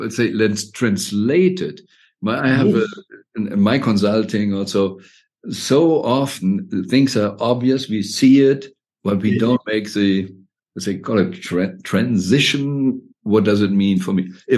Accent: Germany; I'm from Germany, so they say the Germans

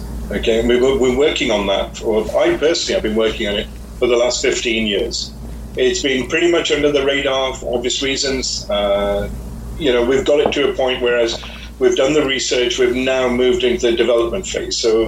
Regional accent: Birmingham, West Midlands, United Kingdom; I remember listening to … in that time, and I really related to it, growing up in Birmingham at that time.

